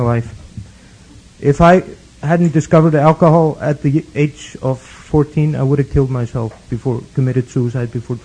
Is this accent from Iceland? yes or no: yes; Iceland; You know, I'm from Iceland. I was 8 years old when I first saw a black, no, excuse me, African-American person.